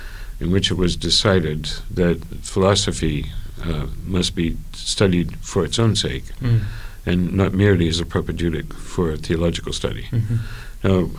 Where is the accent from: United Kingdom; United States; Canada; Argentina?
Canada; I'm Canadian.